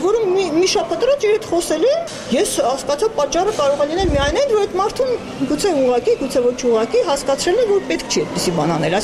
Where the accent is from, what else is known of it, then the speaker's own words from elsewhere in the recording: Armenia; born there; ես սովետական Հայաստանում եմ ծնվել, սովետական միությունում եմ ծնվել